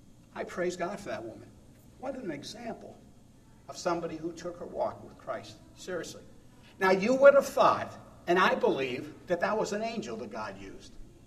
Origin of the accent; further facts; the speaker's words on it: New England, United States; up north where I grew up in New England, you said soda pop, they don't say that down here